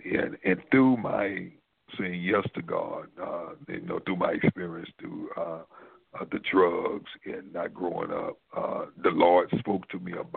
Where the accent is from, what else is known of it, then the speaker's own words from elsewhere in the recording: Texas, United States; Yes, I grew up in East Texas down there with, you know, Bishop in Longview, and not growing up in church.